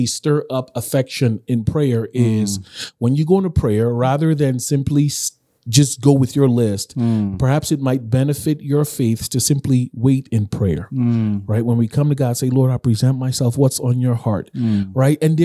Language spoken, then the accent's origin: English; United States; now in Nigeria; growing up in the United States, in ministry there, I often heard pastors talk about prayer as a conversation